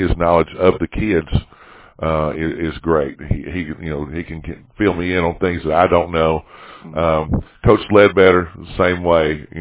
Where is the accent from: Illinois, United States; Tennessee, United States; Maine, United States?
Tennessee, United States; Cookeville; I'm originally from Cookeville